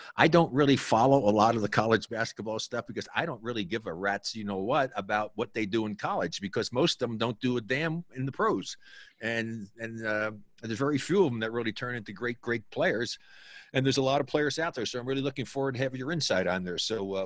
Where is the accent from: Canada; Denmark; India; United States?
United States; New Jersey; I know NIAC. I was born and raised in New Jersey.